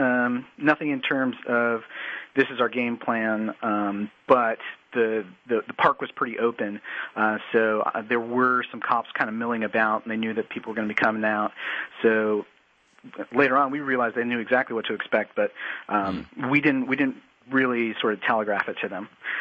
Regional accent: Brownsville, Texas, United States; also born or lived in McAllen; now in Austin, United States; I live in Austin. I was part of Occupy Austin. I'm originally from the Valley, from Brownsville, McAllen

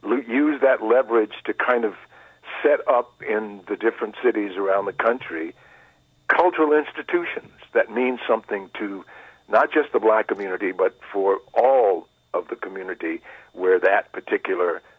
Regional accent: Washington, District of Columbia, United States; But no, I'm from Washington, D.C. proudly.

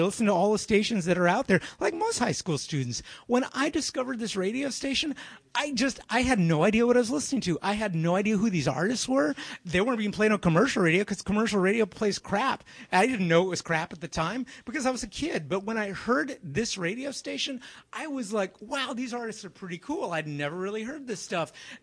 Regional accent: Houston, Texas, United States; I was born and raised in Houston, Texas, like a number of people here. I will tell you right now, I was raised on the east end of Houston.

